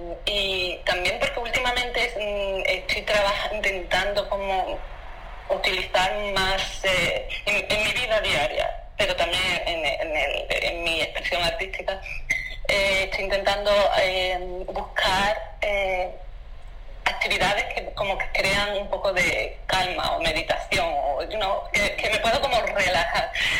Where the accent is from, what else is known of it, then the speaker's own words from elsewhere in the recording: Seville, Andalusia, Spain; born there; also born or lived in Germany; Nací en Sevilla, en España, he estado viviendo en Alemania, pero también ahora estoy aquí.